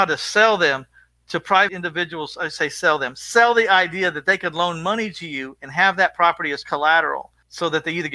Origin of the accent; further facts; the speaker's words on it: Texas, United States; We're from Texas.